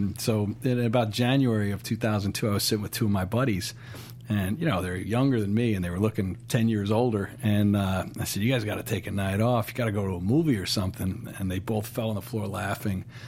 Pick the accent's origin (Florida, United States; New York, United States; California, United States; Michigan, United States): New York, United States; Shoreham; It's 1969 or 1970, and my town was called Shoreham. The next town over was Rocky Point